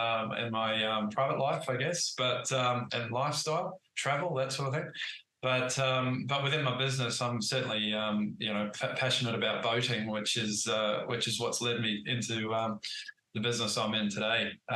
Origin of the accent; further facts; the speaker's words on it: Perth, Western Australia, Australia; I am from Australia. I'm from Perth, Western Australia, and I grew up in Scarborough Beach. And I was never too far from the water.